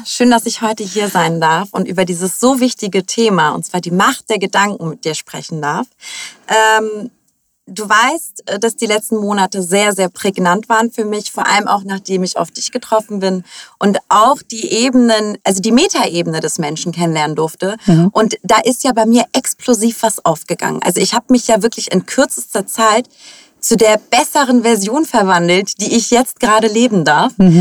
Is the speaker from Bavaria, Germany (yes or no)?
no; Hamburg, Germany; Ich bin in Hamburg geboren, bin die Tochter türkischen ehemaligen Gastarbeitern, die in den 70ern nach Deutschland ausgewandert sind.